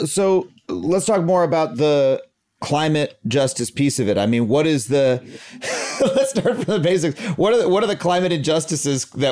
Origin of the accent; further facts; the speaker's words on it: New York, United States; I mean, I grew up on Long Island